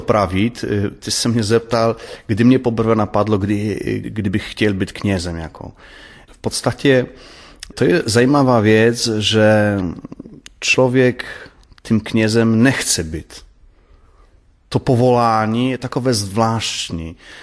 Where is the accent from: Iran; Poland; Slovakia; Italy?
Poland; Nowy Sącz, Lesser Poland; accent: Polish; Czech is a second language; now in Czech Republic; Samozřejmě nejsem Čech, to je to okamžitě poznat. Ten polský akcent mě prozradil v okamžitě. Pocházím z jihu Polska, z města Nowy Sącz, město, které má tak kolem 100 000 obyvatel, jih Polska 20 km ke hranicem se Slovenskem.